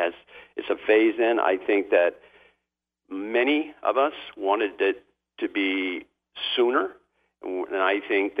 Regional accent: Presque Isle, Maine, United States; if you are in a rural area like my hometown of Presque Isle or in that region

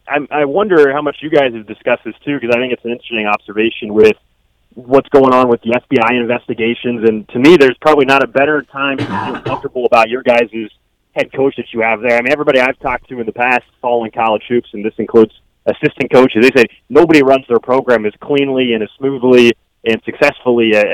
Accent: Midwest, United States; As you mentioned, I'm from the Midwest, so I'm a KU grad, so I love it.

